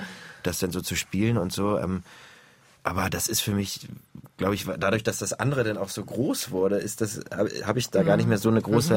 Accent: Bargteheide, Schleswig-Holstein, Germany; now in Berlin, Germany; ich komme aus Bargteheide, das ist auch ein beschauliche Kleinstadt, nach Berlin in die Großstadt

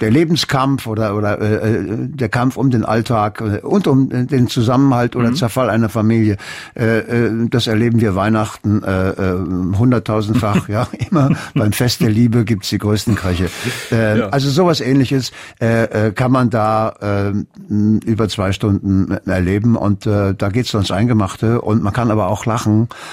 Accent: Cologne, North Rhine-Westphalia, Germany; Bin weder ein Sohn richtig von Lünen. Ich bin aber von der Gesamtkonstitution bin ich Rheinländer, also eine Kölsche.

